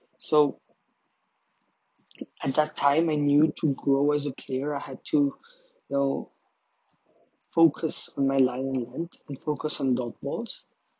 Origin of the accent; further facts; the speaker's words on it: Zimbabwe; also born or lived in Uganda; And since I'm from Zimbabwe and Uganda